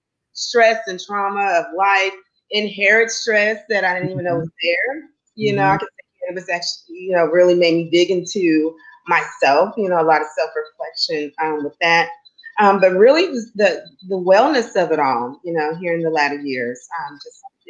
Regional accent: Wichita Falls, Texas, United States; it actually took me back to my hometown in Wichita Falls, you know, growing up in the 70s, 80s, and 90s

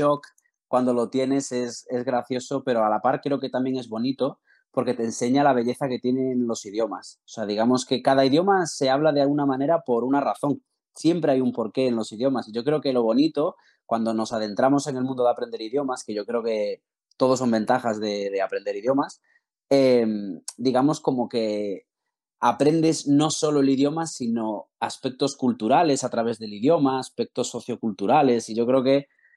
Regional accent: A Coruña, Galicia, Spain; yo soy de una ciudad que se llama La Coruña, que está en el noroeste de España, y me dedico actualmente a la consultoría de finanzas.

